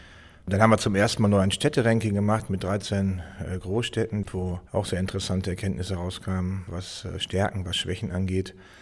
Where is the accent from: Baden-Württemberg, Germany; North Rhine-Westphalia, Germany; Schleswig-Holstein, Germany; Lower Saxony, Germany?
North Rhine-Westphalia, Germany; Ich komme ja nun aus dem Ruhrgebiet, jedenfalls vom Rand des Ruhrgebiets und habe natürlich eine hohe persönliche Affinität.